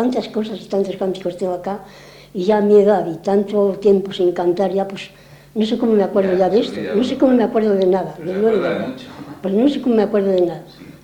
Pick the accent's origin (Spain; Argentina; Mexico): Spain; Pisón de Castrejón, Castile and León; Pisón de Castrejón, Pisón, que yo soy de Pisón de Castrejón.